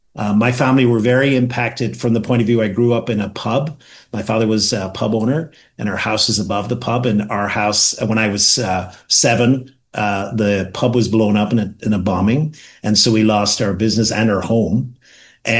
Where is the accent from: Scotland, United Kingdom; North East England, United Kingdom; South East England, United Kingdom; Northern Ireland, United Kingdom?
Northern Ireland, United Kingdom; I grew up in Northern Ireland, and I worked in England.